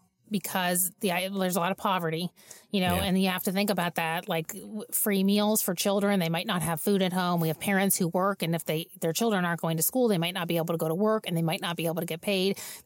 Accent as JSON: {"language": "English", "town": "Youngstown", "region": "Ohio", "country": "United States", "moved": "as an adult", "said": "So I'm not from here originally. I came here in 2002 to work here. I'm from Youngstown."}